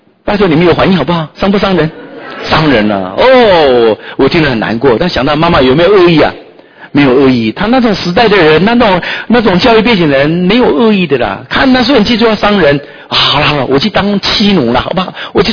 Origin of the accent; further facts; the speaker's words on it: Nantou County, Taiwan; 我是南投人啊。当初我们在南投是最穷的时候